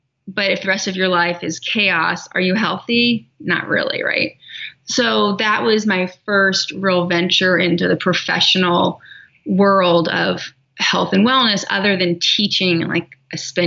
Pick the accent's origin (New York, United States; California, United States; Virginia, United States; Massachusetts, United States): California, United States; I grew up in California where I was pretty athletic, you know, always outside.